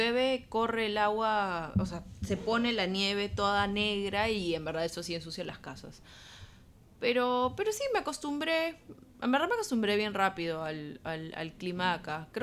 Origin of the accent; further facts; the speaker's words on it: Lima, Peru; now in Linz, Austria; yo vengo de Lima. Lima es una ciudad con más de 10 millones de habitantes. Es una ciudad enorme y de Lima venir a una ciudad como Linz es un cambio en verdad bastante chocante.